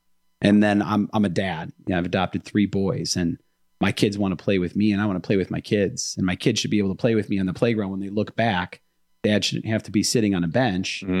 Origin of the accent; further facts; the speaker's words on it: Milwaukee, Wisconsin, United States; Well, mostly, you know, born and raised in Milwaukee, Waukesha County area.